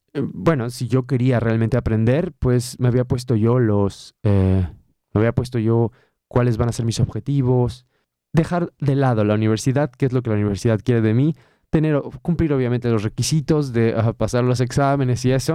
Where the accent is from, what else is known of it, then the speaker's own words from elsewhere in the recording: Mexico; now in Poland; como un mexicano que estudia filología polaca aquí en Polonia